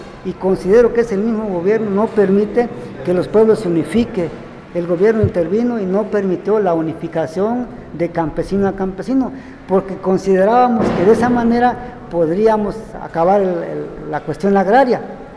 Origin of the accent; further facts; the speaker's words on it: Oaxaca, Mexico; donde nosotros como oaxaqueños no aceptamos pertenecer al nuevo municipio